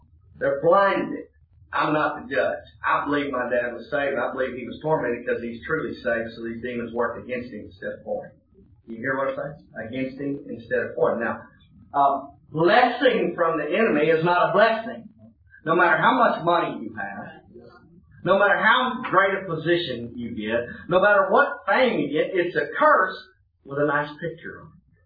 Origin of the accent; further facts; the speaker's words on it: Texas, United States; Well, I grew up, you know, I'm a Texan